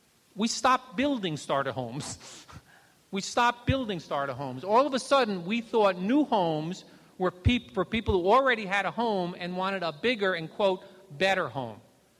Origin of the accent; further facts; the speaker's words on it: Providence, Rhode Island, United States; born there; I live where I was born in Providence, Rhode Island. Nice urban, small urban place in the Northeast.